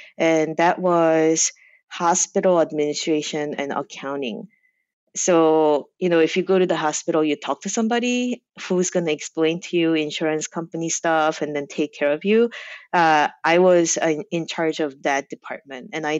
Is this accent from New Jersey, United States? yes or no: no; New York, United States; And even though I was not from New York City, I was from the suburbs of New York City.